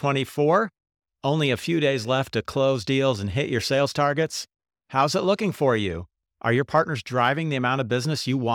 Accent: Seattle, Washington, United States; I'm fresh back from a trip to my hometown of Seattle, where I got to spend time with my childhood friends

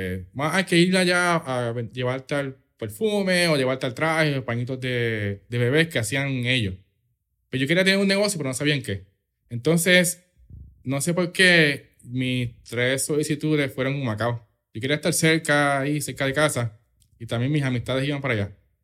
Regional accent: Juncos, Puerto Rico; en Junco me gustaba mucho, me gusta mucho, porque realmente es como una mezcla de, no es que sea una ciudad, pero es una mezcla de, es campo, pero no estás tan lejos de, o de la metro, o como, para nosotros Caguas era la metro

